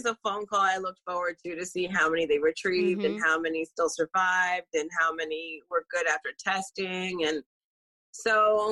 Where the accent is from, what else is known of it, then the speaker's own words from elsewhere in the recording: New Jersey, United States; I'm from Jersey. LOL. Shout out.